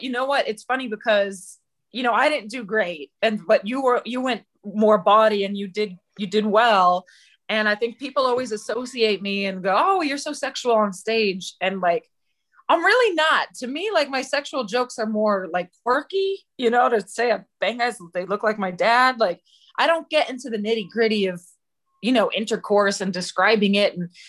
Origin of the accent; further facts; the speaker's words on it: New York City, New York, United States; So I was born in New York Hospital, which is on 70th and York. And then my dad lived on 70th and York between 1st and York. And I went to school on 68th and 1st.